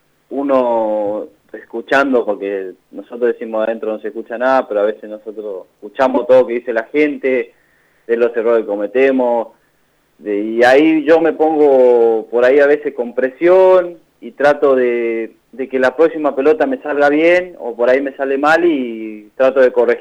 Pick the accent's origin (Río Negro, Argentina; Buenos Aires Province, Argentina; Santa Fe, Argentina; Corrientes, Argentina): Corrientes, Argentina; somos muchos correntinos